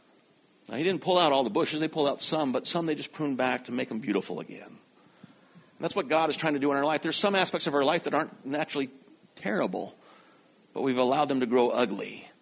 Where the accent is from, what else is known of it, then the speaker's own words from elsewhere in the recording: Knoxville, Tennessee, United States; also born or lived in Nashville; now in Canada; In 1969, we moved from Nashville, Tennessee to Knoxville, Tennessee.